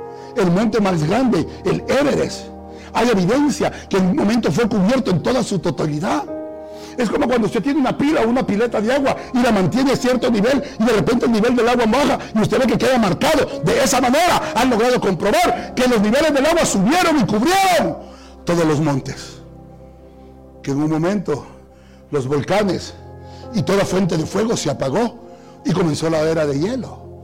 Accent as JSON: {"language": "Spanish", "country": "El Salvador", "said": "Hermanos, qué escándalo se ha armado en mi país, El Salvador, porque el presidente endureció las leyes de tránsito"}